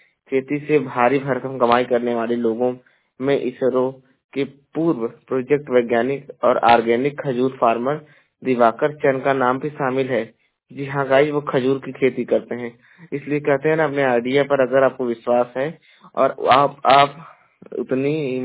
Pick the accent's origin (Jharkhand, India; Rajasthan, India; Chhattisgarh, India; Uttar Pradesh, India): Uttar Pradesh, India; Jaunpur; और मैं उत्तर प्रदेश के जौनपुर जिले का निवासी हूं